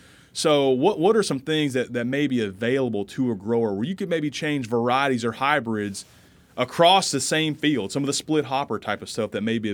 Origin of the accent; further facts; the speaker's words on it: Illinois, United States; now in Mississippi, United States; growing up in West Central Illinois, I grew up in corn and soybean country. So when I came to Mississippi, cotton was a little bit of a different animal for me.